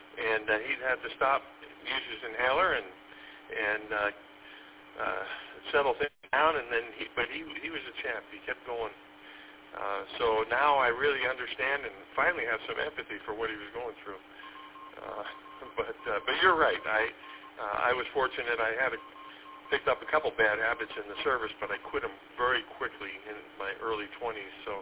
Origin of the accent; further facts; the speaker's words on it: East Coast, United States; I grew up on the East Coast, so we used to go on the East Coast of the United States, so we used to go surfing.